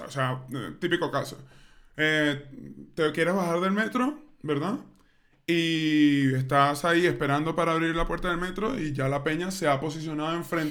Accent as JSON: {"language": "Spanish", "country": "Venezuela", "said": "Sí, porque soy venezolano."}